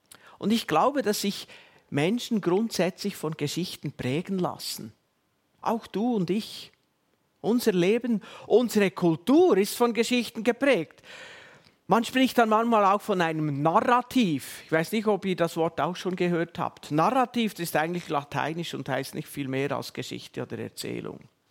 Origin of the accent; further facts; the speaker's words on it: Switzerland; Und bis heute sind wir doch als Schweizer ein Stück weit so.